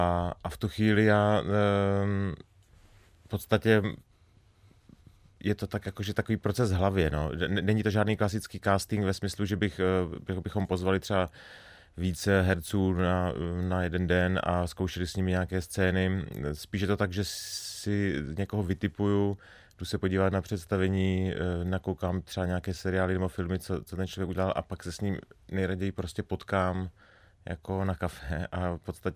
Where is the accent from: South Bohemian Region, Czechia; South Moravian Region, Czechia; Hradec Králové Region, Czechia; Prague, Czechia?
South Moravian Region, Czechia; Strážnice; tak ten je taky ze Strážnice, odkud pocházím